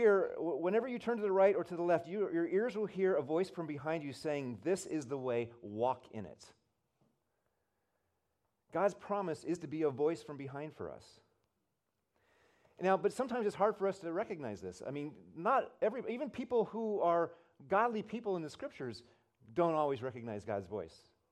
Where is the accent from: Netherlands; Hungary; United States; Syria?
United States; California; I grew up in Humboldt County. I think I shared that with you last year. And a small little town, I milked cows when I was in high school